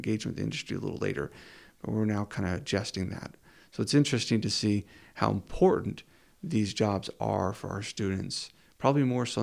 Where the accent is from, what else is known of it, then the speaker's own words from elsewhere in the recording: Delta, Utah, United States; when I was raised in Delta, Utah, I began working at a young age.